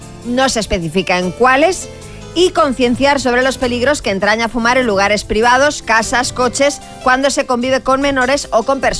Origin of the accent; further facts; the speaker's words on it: Spain; Soy español.